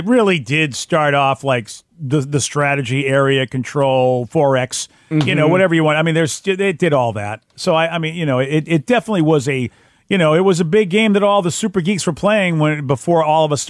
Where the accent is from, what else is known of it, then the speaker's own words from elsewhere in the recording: United States; Well, as an American and the life we have, we just have no idea